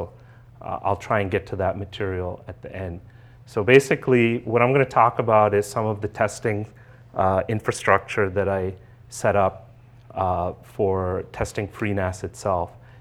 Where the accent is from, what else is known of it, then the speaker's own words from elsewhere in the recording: Canada; now in United States; I'm from the US, so. I'm originally from Canada, so I can make those jokes.